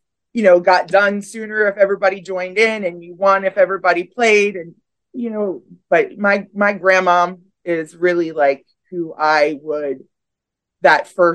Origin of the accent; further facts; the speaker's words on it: Westminster, Maryland, United States; So I'm townie. I grew up in Carroll County. I was born in Westminster, live in Westminster.